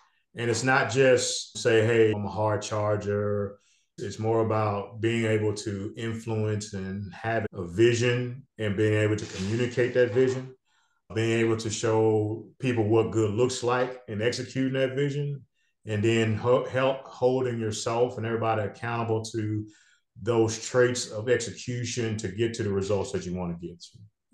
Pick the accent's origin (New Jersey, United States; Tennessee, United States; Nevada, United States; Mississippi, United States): Tennessee, United States; Memphis; I was that kid that had to speak in church, Black, particularly down in the where I grew up in Memphis